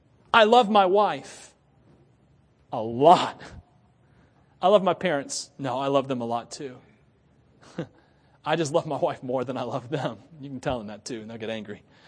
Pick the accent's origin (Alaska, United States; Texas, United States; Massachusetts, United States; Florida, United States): Florida, United States; When I worked at Disney World, my name tag said, from Florida. But where are you really from? Florida. But before Florida, where are you from? My father's loins. I'm from Florida.